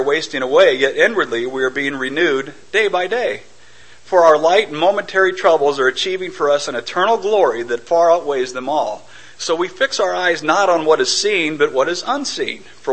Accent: Iowa, United States; I love coming back home. You know, we were gone for almost 20 years. I was always from Iowa.

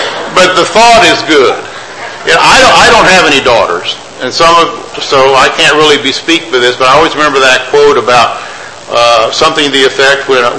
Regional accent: Martinsville, Indiana, United States; I remember I grew up in Martinsville, Indiana

